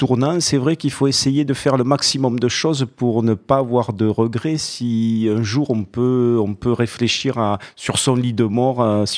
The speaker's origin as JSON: {"language": "French", "town": "Toulouse", "region": "Occitanie", "country": "France", "said": "moi je suis toulousain, donc je prononce le T forcément."}